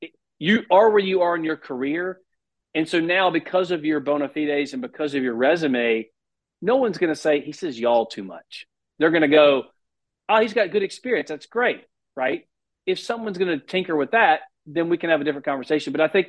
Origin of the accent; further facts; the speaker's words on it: the South, United States; accent: country southern; I lost my accent to a large degree. When I got into politics, I realized it's an asset. I can burn you to the ground, but if I do it with a country southern soft accent, people don't even know what happened.